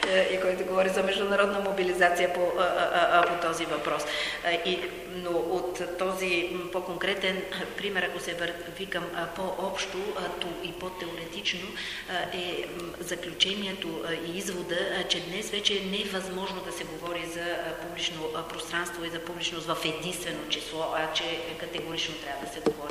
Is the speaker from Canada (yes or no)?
yes; Canada; Ето аз идвам от Канада